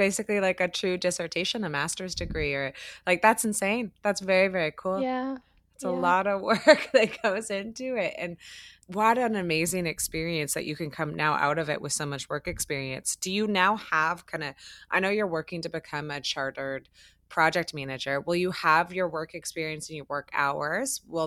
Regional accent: Canada; being like a North American and being a Canadian

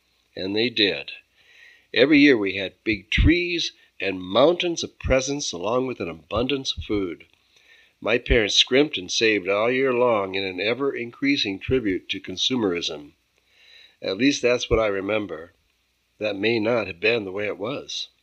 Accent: United States; Growing up in America during the greatest economic expansion the world has ever known meant that Santa would be busy.

